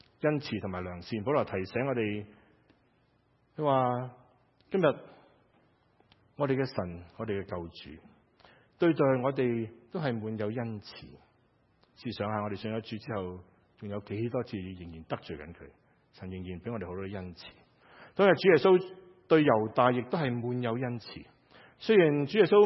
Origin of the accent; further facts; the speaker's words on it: Hong Kong; now in Canada; 我们在加拿大都是一个公民，虽然我们是香港的公民，但是我们来到北美的时候